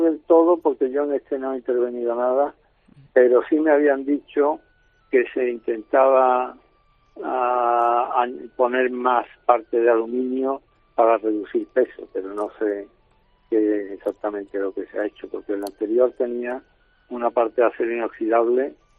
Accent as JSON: {"language": "Spanish", "town": "Seville", "region": "Andalusia", "country": "Spain", "said": "yo como soy de Sevilla"}